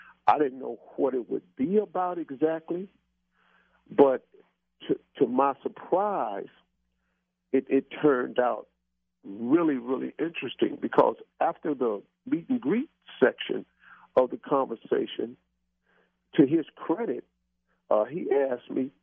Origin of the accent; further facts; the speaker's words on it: Cleveland, Ohio, United States; I mentioned that I was from Cleveland, and they were very receptive because they want to do something with these inner cities.